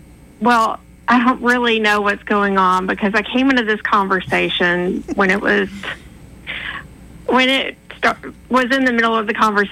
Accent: Montgomery, Alabama, United States; But I'm from here, Montgomery.

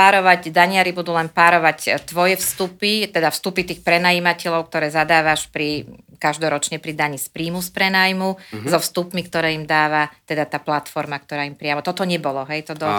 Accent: Bratislava, Bratislava Region, Slovakia; keďže som Bratislavčanka

